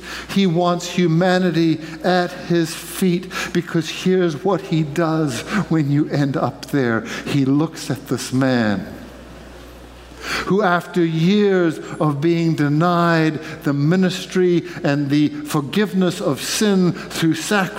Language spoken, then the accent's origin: English; South Africa; I had a couple of friends when I grew up in South Africa